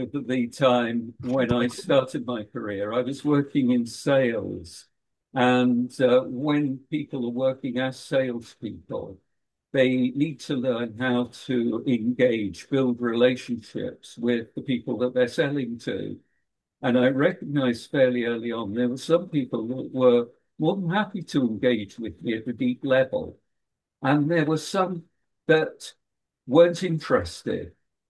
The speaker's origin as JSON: {"language": "English", "town": "Manchester", "region": "North West England", "country": "United Kingdom", "said": "Look, I'm from Manchester in England."}